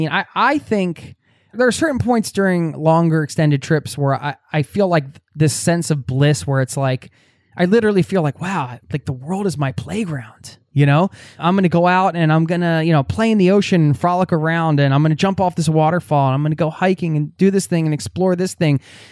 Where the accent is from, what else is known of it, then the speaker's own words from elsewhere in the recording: Pennsylvania, United States; but I am from the Northeast of you know, outside of Philadelphia, Northeast United States. You know, we're a little aggro over there.